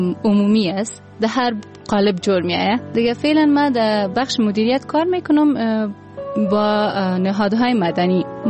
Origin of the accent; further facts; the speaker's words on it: Pakistan; now in Kabul, Afghanistan; مکتب در پاکستان خواندم و از پاکستان که آمدم 2006 آماده به کنکور نبودم، لسان دری پشتو را زیاد بلد نبودم، البته تعلیم ابتدایی را در لسان اردو انگلیسی کردم.